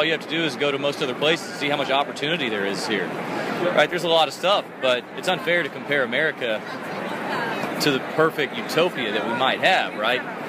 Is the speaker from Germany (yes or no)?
no; Arkansas, United States; I'm from Arkansas, so I think Hillary's probably not a morally stand-up person